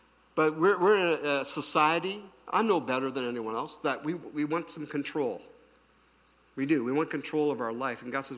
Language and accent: English; Ottawa, Ontario, Canada; But I grew up in the Ottawa area, and then my family, my parents were both born in Quebec.